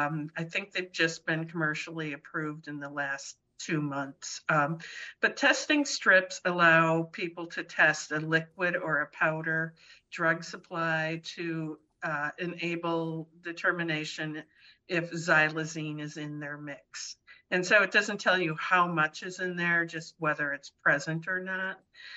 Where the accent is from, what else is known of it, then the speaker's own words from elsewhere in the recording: Wisconsin, United States; I really appreciate it, and I'm originally from Wisconsin, so this is a big